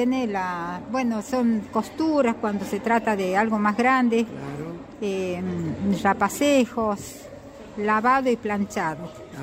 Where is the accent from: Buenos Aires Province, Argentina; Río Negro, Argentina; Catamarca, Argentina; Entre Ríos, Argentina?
Catamarca, Argentina; Belén; Somos de Belén, del departamento de Belén